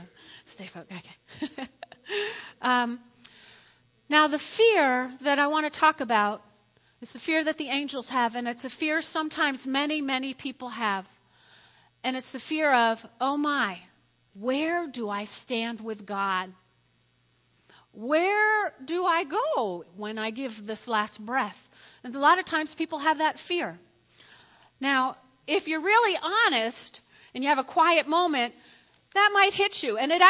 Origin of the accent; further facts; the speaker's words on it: New Jersey, United States; And I was actually here at York College, and I'm from North Jersey.